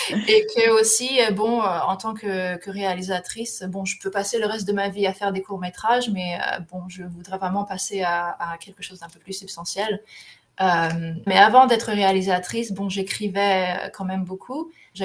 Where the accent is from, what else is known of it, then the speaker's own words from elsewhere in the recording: France; Et oui, je viens de France aussi.